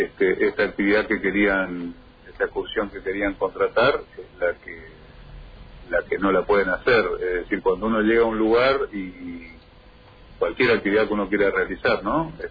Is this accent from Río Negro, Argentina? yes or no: no; Puerto Iguazú, Misiones, Argentina; nosotros los que somos de Iguazú, o la gente que vive acá